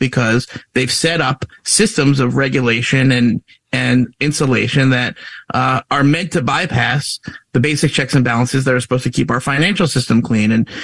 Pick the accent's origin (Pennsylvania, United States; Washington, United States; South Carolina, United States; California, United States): Pennsylvania, United States; Senator Pat Toomey of my home state of Pennsylvania